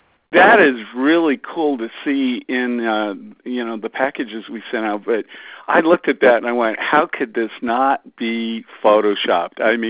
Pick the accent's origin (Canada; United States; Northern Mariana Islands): Canada; I always tell people I come from Canada